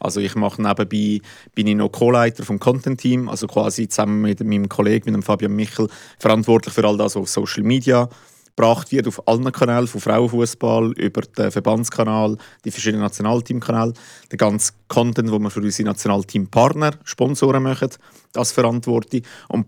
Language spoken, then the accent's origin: German; Ticino, Switzerland; now in Fribourg, Switzerland; Seit 12 Jahren in Fribourg, in der Stadt. Ursprünglich komme ich aus dem Tessin. Und ich bin in Fribourg gekommen für ein Studium.